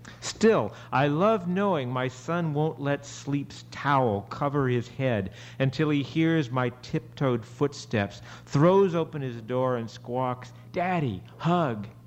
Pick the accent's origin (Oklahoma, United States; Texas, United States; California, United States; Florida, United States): Texas, United States; Houston; I grew up in Houston, and I don't think Houston's probably that much different from St. Louis.